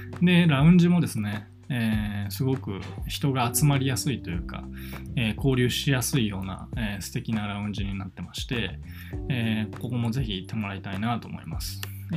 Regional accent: Osaka, Japan; あ、で僕も大阪ですよみたいな話をして

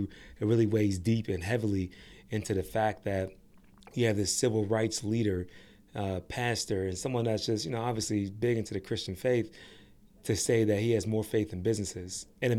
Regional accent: Pittsburgh, Pennsylvania, United States; I was raised in Pittsburgh, but both sides, my mom and my dad are both from the city.

